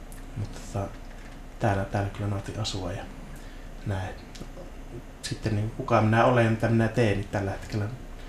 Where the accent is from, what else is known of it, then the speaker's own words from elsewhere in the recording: Finnish Lakeland, Finland; now in Oulu, Finland; minä olen järvisuomalainen ihminen, joka tykkää mäistä ja mutkista.